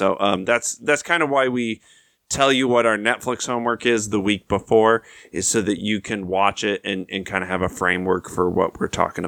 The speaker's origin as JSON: {"language": "English", "town": "Pocatello", "region": "Idaho", "country": "United States", "tie": "born or raised there", "said": "Decades apart, we grew up in Pocatello in the 90s, but it's, like, our hometown."}